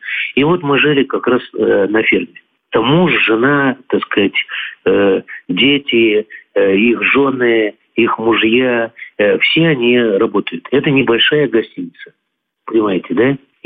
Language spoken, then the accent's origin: Russian; Moscow, Russia; Вы знаете, там чек был, я москвич, он был кратно меньше, чем в Москве.